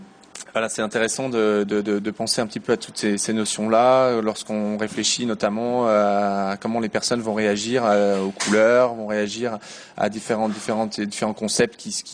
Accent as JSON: {"language": "French", "country": "France", "tie": "born or raised there", "said": "Effectivement, j'ai grandi en France, puis j'ai étudié à l'étranger, notamment au Canada, aux États-Unis, en Espagne."}